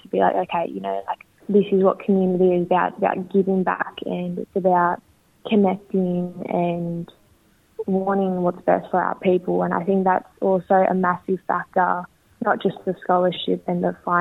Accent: Sydney, New South Wales, Australia; My mob are Gomore and Wurrumbai. I'm born and raised on Bidjigal and Gadigal country. I'm currently been living and working on Darawa country, so Sutherland Shire.

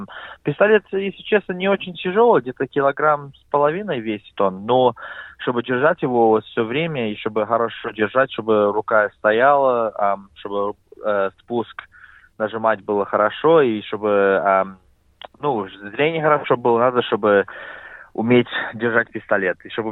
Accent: Belarus; now in Australia; мы из Беларуси. Папу пригласили сюда в 98-м году работать за строительной команде по стрельбе.

